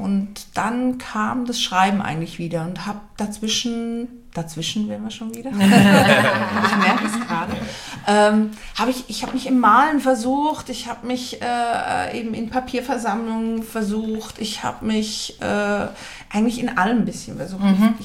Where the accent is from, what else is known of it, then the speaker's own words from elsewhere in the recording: Basel, Basel-Stadt, Switzerland; born there; Ich bin Deutsche, aber ich bin in Basel geboren.